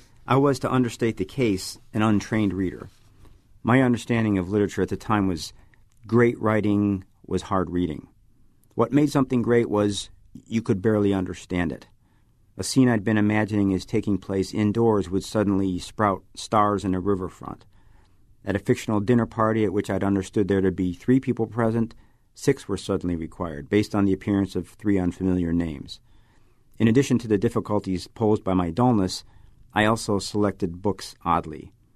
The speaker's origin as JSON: {"language": "English", "town": "Chicago", "region": "Illinois", "country": "United States", "tie": "born or raised there", "said": "I grew up in Chicago on the South Side, and even though that, you know, that world was incredibly literary, it wasn't the world that I saw in books."}